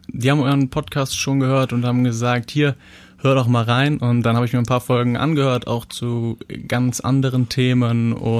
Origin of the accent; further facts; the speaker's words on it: North Rhine-Westphalia, Germany; Also ich bin sehr behütet aufgewachsen in der Nähe von Bonn.